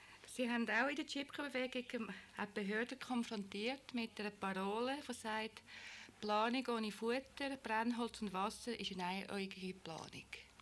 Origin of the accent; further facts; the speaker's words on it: Switzerland; eben auch als Frau aus dem Westen, als Schweizerin, die kein Kind hat